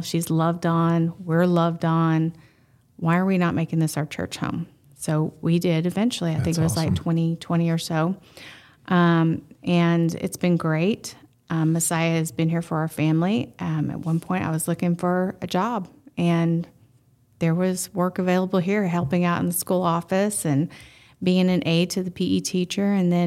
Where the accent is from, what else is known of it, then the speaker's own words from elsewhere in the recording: Marshall, Texas, United States; accent: southern drawl; Well, originally, I am from Marshall, Texas, so you're going to hear that southern drawl come out.